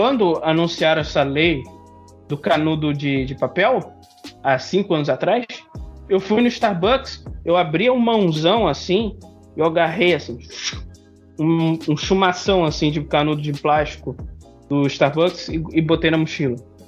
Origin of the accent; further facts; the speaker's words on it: Rio de Janeiro, Brazil; Mas tudo bem, eu sou carioca, eu tô acostumado com água suja.